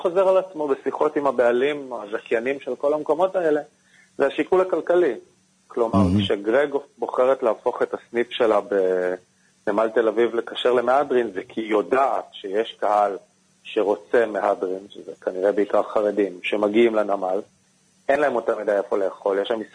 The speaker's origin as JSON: {"language": "Hebrew", "town": "Jerusalem", "region": "Jerusalem District", "country": "Israel", "said": "אני במקור מירושלים."}